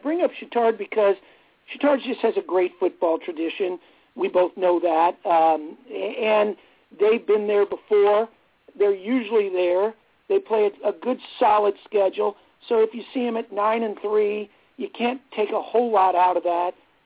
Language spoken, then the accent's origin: English; Jasper, Indiana, United States; Got a matchup between Jasper, of course, my hometown, place I coached at, and Columbus East.